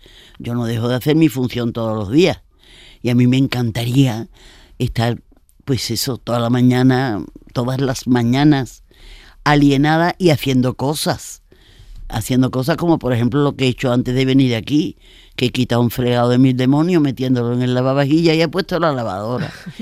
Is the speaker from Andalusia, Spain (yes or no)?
yes; Seville, Andalusia, Spain; yo como soy sevillana